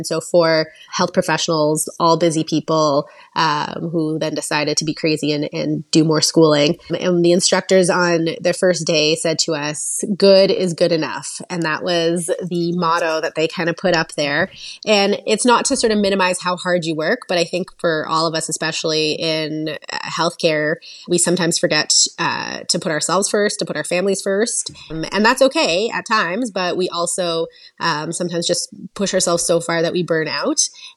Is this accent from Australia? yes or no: no; Canada; moved away as an adult; now in Florida, United States; Super happy living in Florida, and I'm spoiled, especially as a Canadian who moved to Florida not that long ago, 3 years ago.